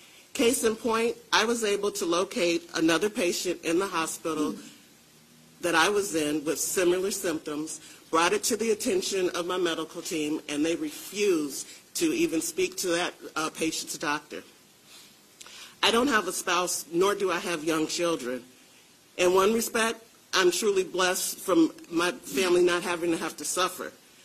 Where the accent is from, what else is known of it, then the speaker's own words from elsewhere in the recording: Michigan, United States; I'm from Michigan.